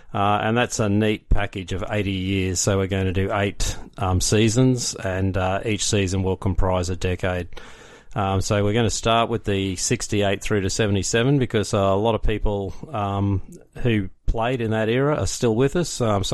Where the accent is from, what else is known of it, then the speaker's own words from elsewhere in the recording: Brisbane, Queensland, Australia; But yeah, I grew up in Brisbane, and from the age of about 7 or 8, I was watching footy on the TV with my dad